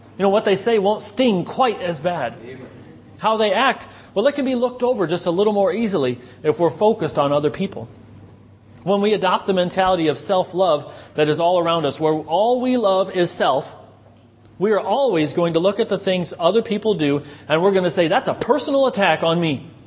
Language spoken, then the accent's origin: English; United States; Especially being American, I find that many times other people that I deal with are slow to move.